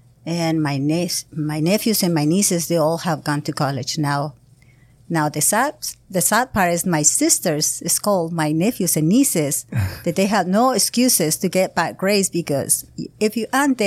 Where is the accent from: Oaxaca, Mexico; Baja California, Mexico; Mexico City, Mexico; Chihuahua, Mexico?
Baja California, Mexico; Mexicali; moved away as an adult; now in United States; So I was born in Mexicali, went college in Mexicali for an accounting. And I work as an accountant for the Tourism and Convention Bureau, Comités Turismo y Convenciones, for the Municipality of Mexicali. I worked there 7.5 years before I moved to the United States.